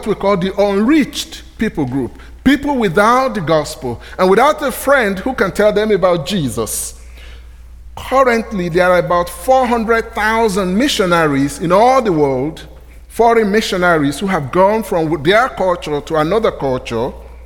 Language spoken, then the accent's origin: English; Nigeria; I come from the Yoruba ethnic group in Nigeria.